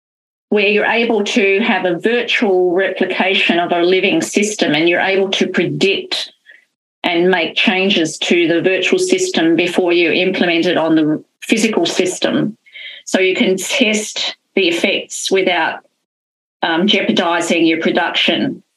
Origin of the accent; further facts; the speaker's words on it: Adelaide, South Australia, Australia; I'm from Adelaide